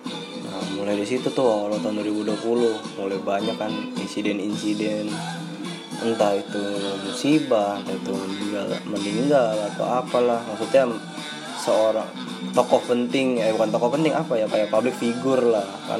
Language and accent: Indonesian; Tangerang, Banten, Indonesia; Gue biasanya kalau tahun baru kan, gue ke Tangerang ya. Gue asli Tangerang.